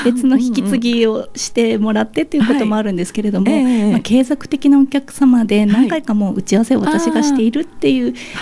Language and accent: Japanese; Fukushima, Japan; 私は地元が福島県で自分の両親は頼れなかったので